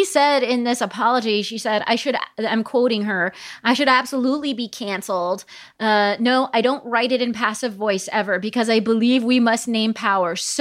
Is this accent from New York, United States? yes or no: no; Palm Springs, California, United States; because I grew up in Palm Springs, and the major minority group in Palm Springs was the Mexicans.